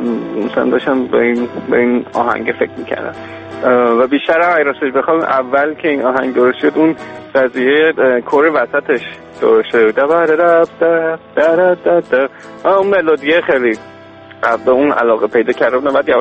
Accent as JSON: {"language": "Persian", "country": "Iran", "tie": "born or raised there", "said": "برای ماها که توی ایران بزرگ شدیم به نظر من خیلی دوره باشکوهی بود"}